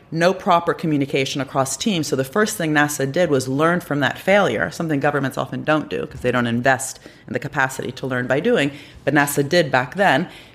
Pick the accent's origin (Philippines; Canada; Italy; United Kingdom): Italy; I'm from Italy.